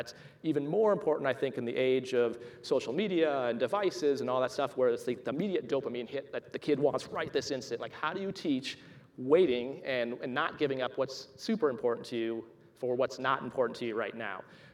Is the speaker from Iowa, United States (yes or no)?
yes; Cedar Falls, Iowa, United States; So me growing up in Cedar Falls, I had the unique experience of having a university in the town